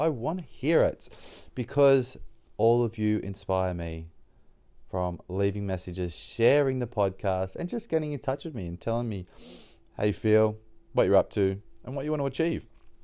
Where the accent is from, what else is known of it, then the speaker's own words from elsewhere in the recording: Bathurst, New South Wales, Australia; I will be going back to my hometown, which is Bathurst. Big shout out to Bathurst in New South Wales Central West, which is, if you don't know, 3.5 hours northwest of Sydney, roughly.